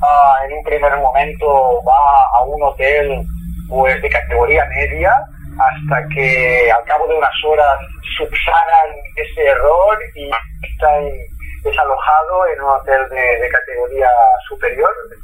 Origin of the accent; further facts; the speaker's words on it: Barcelona, Catalonia, Spain; Y yo como físico y como también barcelonés y catalán